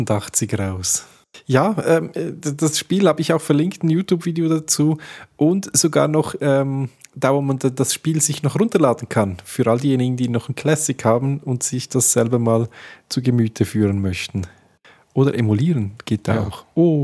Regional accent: Switzerland; Wenn ich als Schweizer reingehe, sehe ich den Account noch.

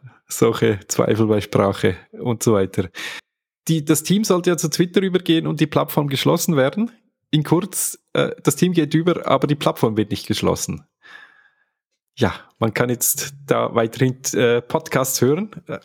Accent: Switzerland; Zumindest bei uns in der Schweiz.

